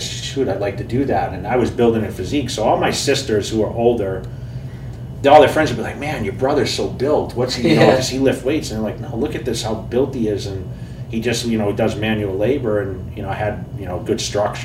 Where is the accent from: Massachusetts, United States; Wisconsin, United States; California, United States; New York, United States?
Massachusetts, United States; I'm from Massachusetts. I grew up in a small town there, 6,000 people. I'm the youngest of seven kids, and no one lifted weights.